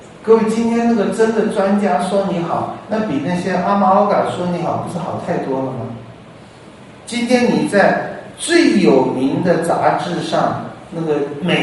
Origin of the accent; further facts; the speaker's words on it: China; 我们中国人最听不进去这句话，我们中国人最要面子